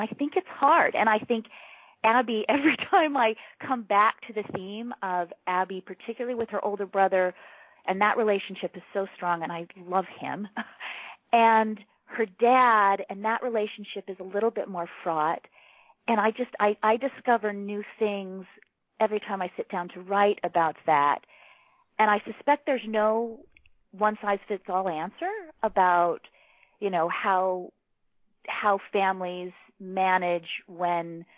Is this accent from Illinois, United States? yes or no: no; Ogden, Utah, United States; also born or lived in Scotland; I was born in Scotland, but I have no memory of it. So my father was in graduate school at the University of Edinburgh. And that's why I was born in Scotland. And my parents moved back to Ogden, Utah